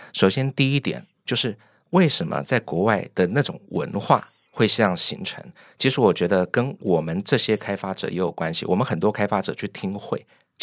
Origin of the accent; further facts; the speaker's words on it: Taiwan; 就因为我也是我是来自台湾嘛，所以其实你说台湾跟大陆某种程度文化上是同根的